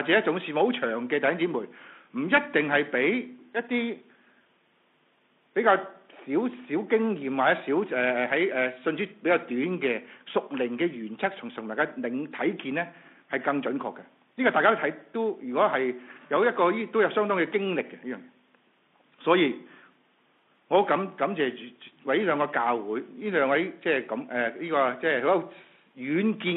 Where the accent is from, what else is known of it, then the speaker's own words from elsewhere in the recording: China; 我们中国人很重视什么论资是什么排辈